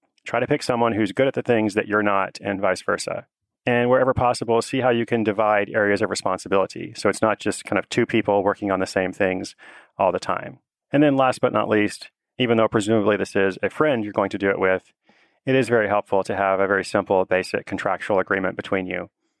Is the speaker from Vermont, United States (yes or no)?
no; Portland, Oregon, United States; and today I'm back in my hometown of Portland, Oregon